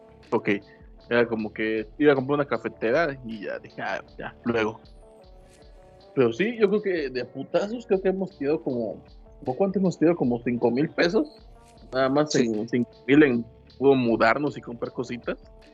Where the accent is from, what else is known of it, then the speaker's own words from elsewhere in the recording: Atoyac, Veracruz, Mexico; No, estamos viendo en mi pueblito, en Atoyac.